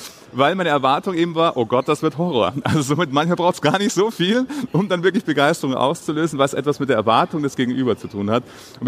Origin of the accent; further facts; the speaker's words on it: Bavaria, Germany; wir kommen beide aus Bayern